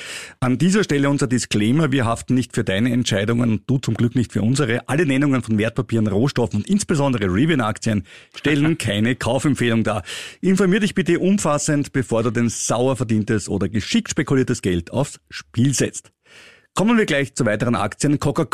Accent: Austria; Also bei uns in Österreich würde da wer vom Gericht kommen und die Klage zustellen.

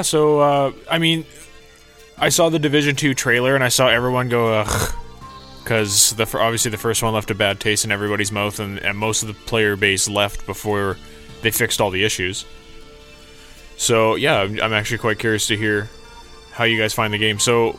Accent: Canada; I'm a Canadian.

